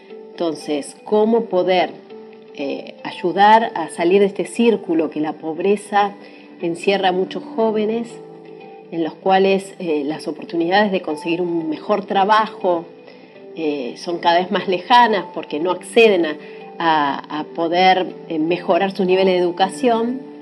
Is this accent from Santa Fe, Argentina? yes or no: yes; Rosario, Santa Fe, Argentina; soy una persona que soy de Rosario, sé lo que es Rosario hoy